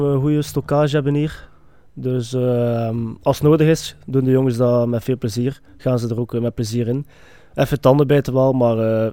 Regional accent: Ghent, Flanders, Belgium; Ik bedoel, ik kom van Gent.

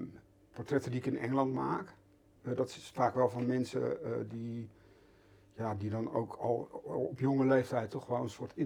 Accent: Alphen aan den Rijn, South Holland, Netherlands; also born or lived in The Hague / England; Nee, ik ben in Den Haag geboren.

